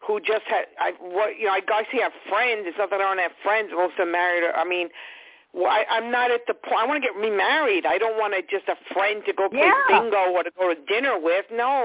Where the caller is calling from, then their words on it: Long Island, New York, United States; Long Island.